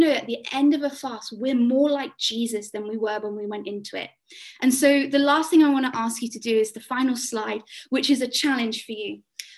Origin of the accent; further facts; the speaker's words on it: South West England, United Kingdom; moved away; I grew up in Dorset on the south, on the coast, and so it was a very different kind of transition across.